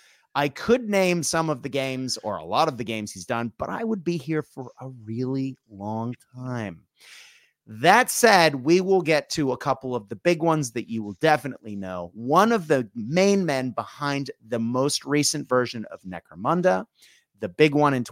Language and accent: English; Boston, Massachusetts, United States; Yes, not only because I'm from Boston and I can find exactly on the map where I grew up